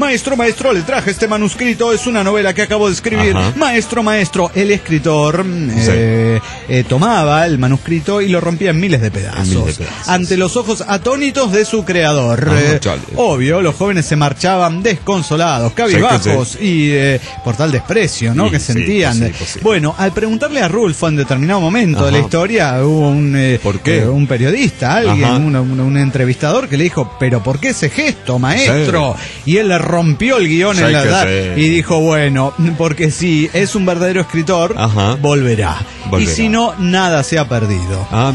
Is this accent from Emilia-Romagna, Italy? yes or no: yes; Ferrara, Emilia-Romagna, Italy; de Ferrara, Italia.